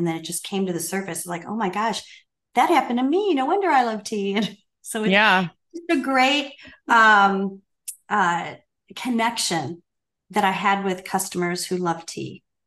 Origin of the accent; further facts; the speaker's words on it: Michigan, United States; And I'm from Michigan, so all my friends were drinking coffee, and I was just drinking tea, red rose tea, constant comet tea. And when I got down to Texas